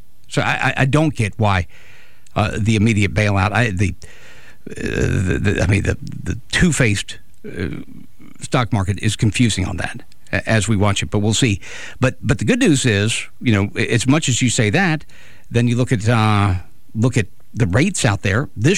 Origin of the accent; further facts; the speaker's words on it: Brooklyn, New York, United States; you misunderstand, I'm from Brooklyn.